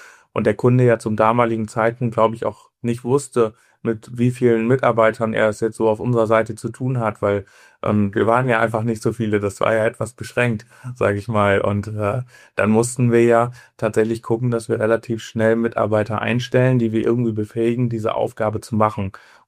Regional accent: Cloppenburg, Lower Saxony, Germany; wir kommen jetzt aus Cloppenburg in der Nähe von Oldenburg-Bremen

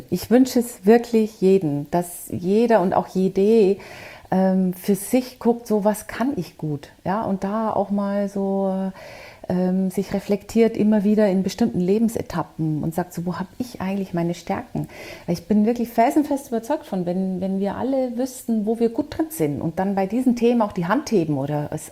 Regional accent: Bavaria, Germany; born there; accent: Bavarian; now in Frankfurt, Germany; So ganz kriegt man das nie raus als Bayerin.

